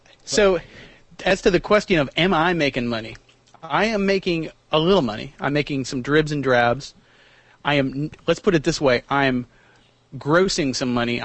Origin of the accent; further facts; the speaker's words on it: Nebraska, United States; also born or lived in Kansas; I actually grew up in Nebraska and Kansas.